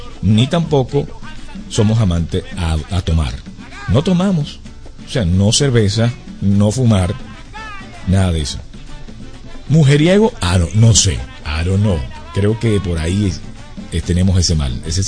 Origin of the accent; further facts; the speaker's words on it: Venezuela; Pero es muy nuestro, es muy del venezolano.